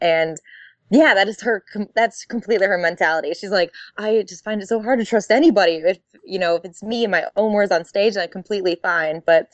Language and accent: English; Michigan, United States; Yeah. Well, I grew up in Michigan.